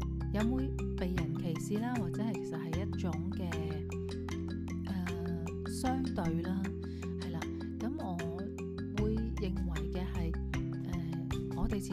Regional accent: Hong Kong; 其实我们香港人都会有句啦，鱼不过头不肥啦

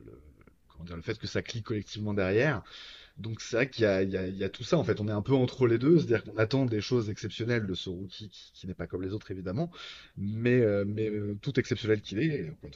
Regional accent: France; il y a le côté en tant que Français, on est content de se dire

